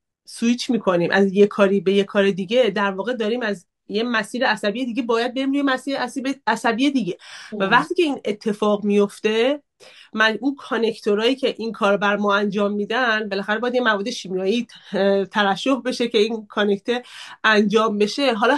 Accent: Iran; moved away; از ایرانم اومده بودم

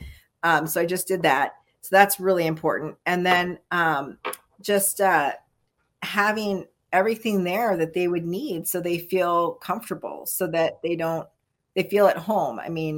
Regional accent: Minneapolis, Minnesota, United States; now in Prescott, United States; Yeah, I'm originally from Minnesota, so I came out here to get away from the winter.

